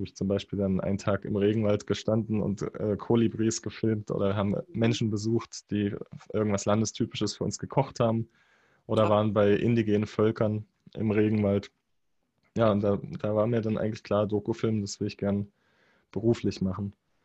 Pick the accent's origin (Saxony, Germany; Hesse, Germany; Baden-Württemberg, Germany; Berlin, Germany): Saxony, Germany; Dresden; bin ursprünglich aus Dresden, bin auch in Dresden aufgewachsen.